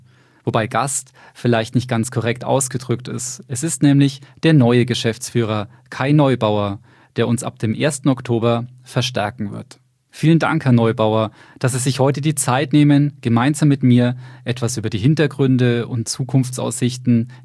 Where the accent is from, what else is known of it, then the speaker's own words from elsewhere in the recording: Bamberg, Bavaria, Germany; born there; Ich bin 46 Jahre alt, gebürtiger Bamberger